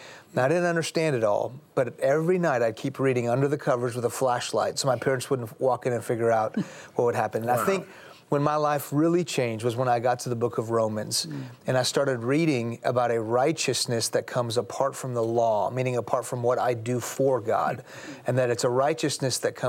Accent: Iran; I'm a Muslim because I'm from Iran

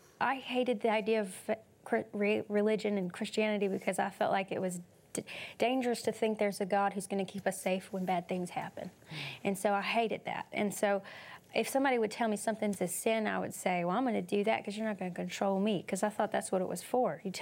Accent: Arlington, United States; Well, I grew up in Arlington here and with my mother, and my mother was a single mom

